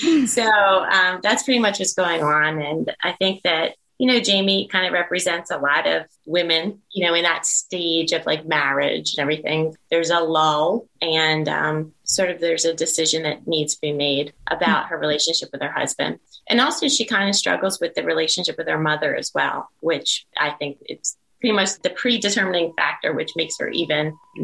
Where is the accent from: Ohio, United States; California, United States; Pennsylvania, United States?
Pennsylvania, United States; Philadelphia; now in Wallingford, United States; And we shot it in my hometown, where I live right now, which is Wallingford, Pennsylvania, right outside of Philly. So Philly, born and raised.